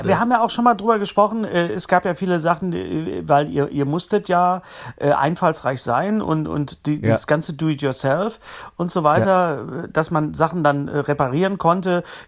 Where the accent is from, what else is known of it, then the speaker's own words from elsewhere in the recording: Bochum, North Rhine-Westphalia, Germany; born there; bin ja aus einer Autofamilie. Ja, meine Eltern kamen ja aus Rüsselsheim nach Bochum. Deswegen bin ich ja in den Bochum geboren, wegen Opel. Und hier war eine Opelstadt.